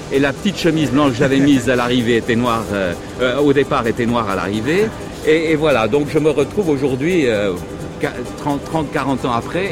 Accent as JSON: {"language": "French", "country": "Switzerland", "said": "je suis Suisse comme tous les Suisses, beaucoup d'entre eux, c'est-à-dire que j'ai une grand-mère italienne. J'ai un arrière-grand-père français"}